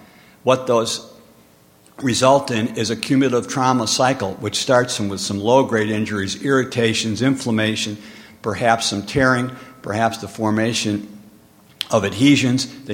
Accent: Keokuk, Iowa, United States; from Keokuk, Iowa

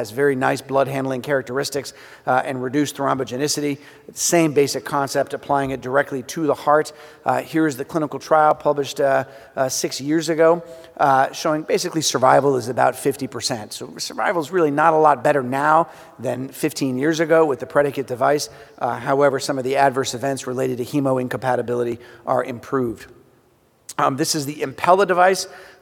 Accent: Michigan, United States; This is the Mackinac Bridge in my home state of Michigan

